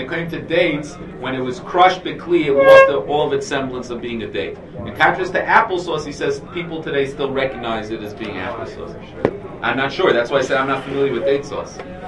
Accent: United States; So the question is, as an American, I never saw it.

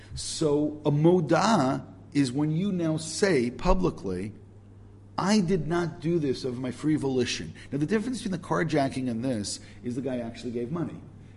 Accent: Brooklyn, New York, United States; and excuse my terminology now, but I am from Brooklyn

